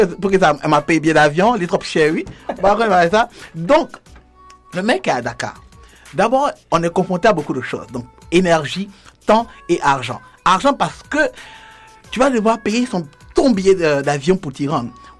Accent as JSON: {"language": "French", "country": "Canada", "said": "Je suis canadienne et je vis à Montréal."}